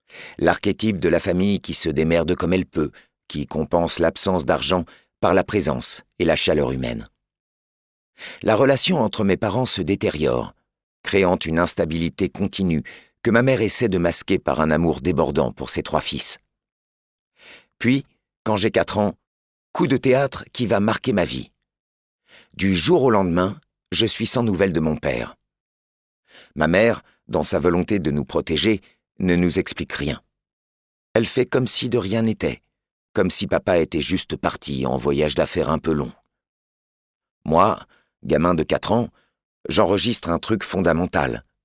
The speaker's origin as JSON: {"language": "French", "town": "Ris-Orangis", "region": "Île-de-France", "country": "France", "tie": "born or raised there", "said": "J'ai grandi à Ris-Orangis. Toute ma famille y vit encore aujourd'hui."}